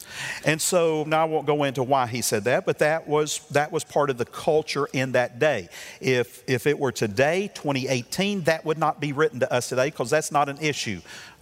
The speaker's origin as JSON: {"language": "English", "region": "Arkansas", "country": "United States", "said": "So I said, where are you from? I'm from Arkansas."}